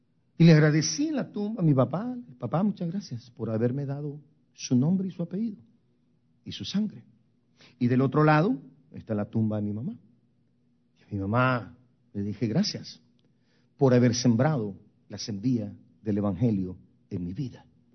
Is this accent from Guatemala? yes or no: yes; Guatemala; born there; Yo nací en Guatemala, pero he decidido hacer mi tumba en esta ciudad.